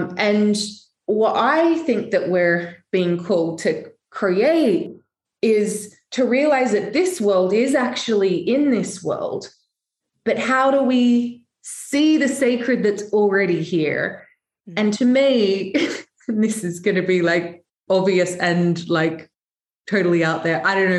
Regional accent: Australia; moved away as an adult; now in United Kingdom; I grew up in Australia, I now live here in the UK. And it happened because like when I was 18, I just like had to go.

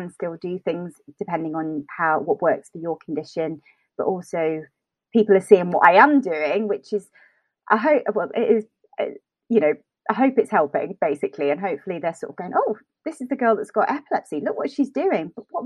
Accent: United Kingdom; it was 31 degrees, and being British, we hadn't had that kind of weather.

